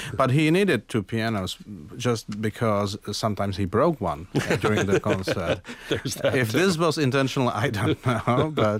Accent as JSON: {"language": "English", "country": "Czechia", "tie": "born or raised there", "said": "Czech Republic in the 80s, and I was supposed to play something in the hall of the Russian army in my hometown."}